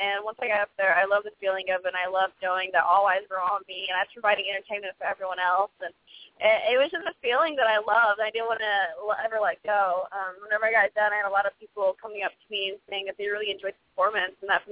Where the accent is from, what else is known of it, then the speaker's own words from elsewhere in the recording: Kansas City, Missouri, United States; Well, I am from Kansas City, Missouri.